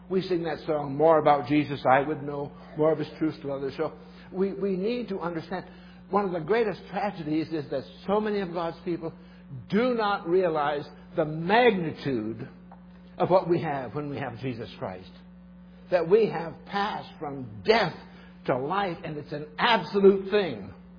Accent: South Dakota, United States; born there; When I was a kid, I was born in South Dakota, just a little ways from the Rosebud Indian Reservation.

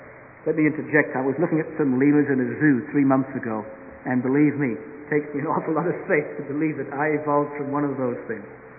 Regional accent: South Africa; As a South African, I don't exactly feel very flattered by such allegations.

